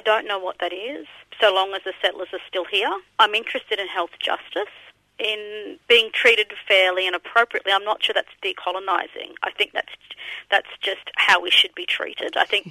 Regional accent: Queensland, Australia; I'm a Mulunjali and South Sea Islander woman born and raised on Yuggera country.

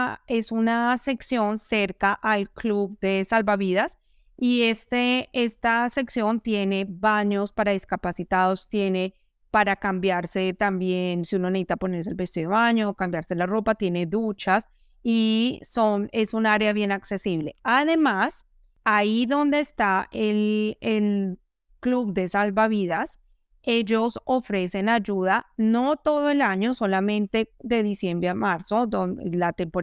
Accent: Bogotá, Colombia; now in Melbourne, Australia; Yo vengo de la capital de Colombia, de Bogotá, un sitio más bien frío, muy lejos de la playa. Y para mí ha sido una maravilla llegar a Melbourne con estas playas tan hermosas.

